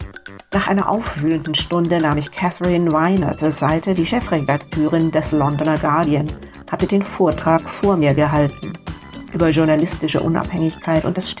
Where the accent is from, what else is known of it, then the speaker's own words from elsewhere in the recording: East Germany, Germany; ich war trotz all der Probleme mit meinem Heimatland eine loyale DDR-Bürgerin